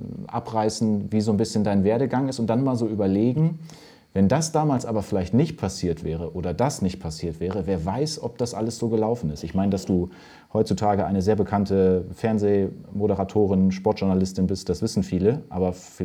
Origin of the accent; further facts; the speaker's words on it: Verden, Lower Saxony, Germany; Also pass auf, weil ich komme aus Bremen und umzu. Ich komme aus Verden.